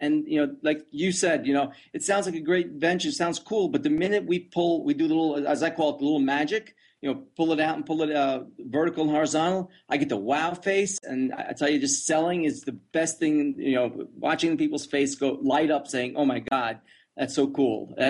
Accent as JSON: {"language": "English", "region": "New York", "country": "United States", "said": "The fondest memories I had is I was from New York, so Sunken Meadow Park. My parents used to go there."}